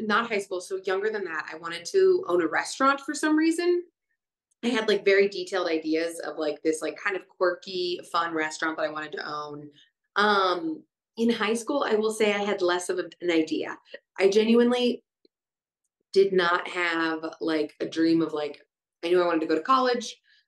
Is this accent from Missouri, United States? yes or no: yes; Lee's Summit, Missouri, United States; Yeah. Okay. I was raised in Lee Summit. So Lee Summit High School.